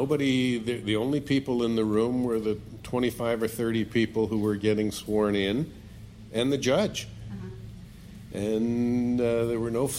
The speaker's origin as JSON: {"language": "English", "country": "Canada", "lives_now": "United States", "said": "I was coming in from Canada"}